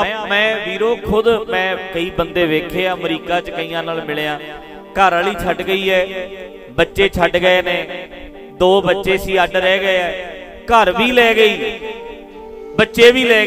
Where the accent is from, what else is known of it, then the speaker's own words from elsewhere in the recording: Dhadrian, Punjab, India; ਮੇਰੇ ਪਿੰਡ 'ਚ ਢਡਰੀਆਂ ਵਿੱਚ